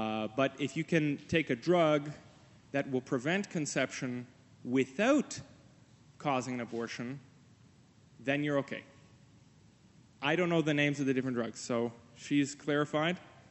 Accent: Canada; not thinking as a Christian, just thinking as a Canadian citizen in a secular democracy

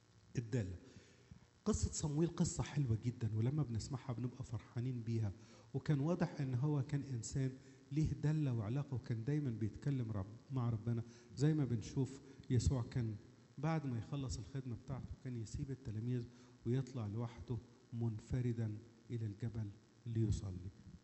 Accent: Upper Egypt, Egypt; عندنا في الصعيد لما تبقى واحدة قعدت كذا سنة مش بتخلف

